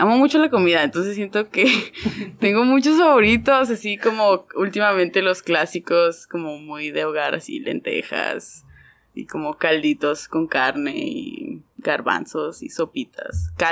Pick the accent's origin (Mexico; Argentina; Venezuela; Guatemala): Mexico; Rosarito, Baja California; also born or lived in Tijuana; Pues yo nací en Rosarito, ahí crecí toda mi infancia, mi adolescencia. Ya luego empecé a estudiar en Tijuana, entonces me moví para allá. Pero sí, tengo toda mi vida en la frontera, básicamente.